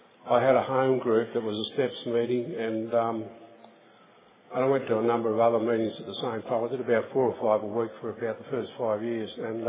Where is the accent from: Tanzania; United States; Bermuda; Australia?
Australia; Perth, Western Australia; I'm an alcoholic and I'm also from Perth in Western Australia. In fact, I'm from the very same part of Perth as the previous speaker because we've been married for 23 years.